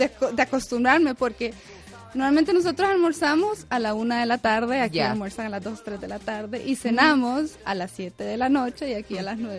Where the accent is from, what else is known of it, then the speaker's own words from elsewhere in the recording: Honduras; En mi país específicamente uh-huh. es el típico baile la punta. Uh-huh. Es el baile típico de Honduras